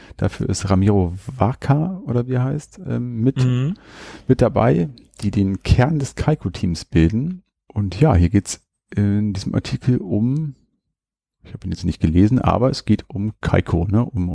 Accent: Hanover, Lower Saxony, Germany; Also wir hatten ja hier bei uns in Hannover auch in Spielzeugläden

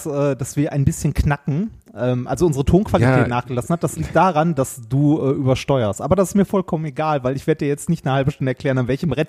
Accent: North Rhine-Westphalia, Germany; moved away; Meine Heimat war ja das Ruhrgebiet und ist es auch immer noch und das wird es auch immer bleiben. Und ich bin ja jetzt tatsächlich weit, weit weg vom Ruhrgebiet

